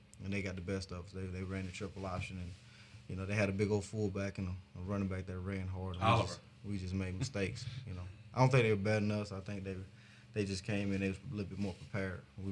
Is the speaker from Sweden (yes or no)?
no; Tallahassee, Florida, United States; the reason I chose Troy or UAB is because I'm from Tallahassee, and Tallahassee is similar to Troy size-wise.